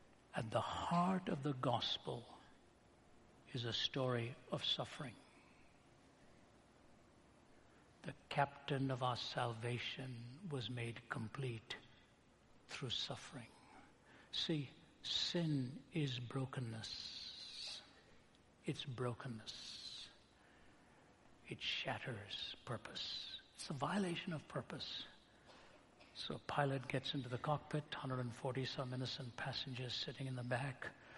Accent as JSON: {"language": "English", "country": "India", "said": "I'm from India. Enough said."}